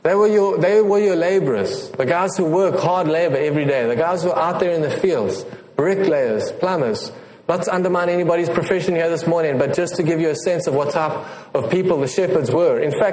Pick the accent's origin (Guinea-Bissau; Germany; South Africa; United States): South Africa; Johannesburg, Gauteng; I'm a city boy. I grew up in Joburg, Igoli, or Gauteng province.